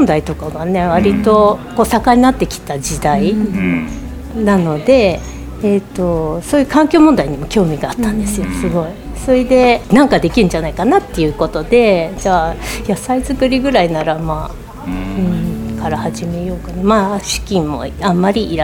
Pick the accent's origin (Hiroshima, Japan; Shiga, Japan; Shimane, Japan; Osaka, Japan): Shimane, Japan; Gotsu; also born or lived in Tokyo; この島根の豪津の生まれ育って。